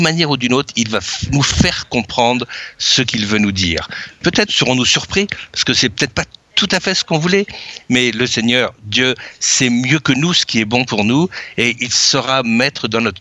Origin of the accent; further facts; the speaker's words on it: France; une carte de France, parce que je suis français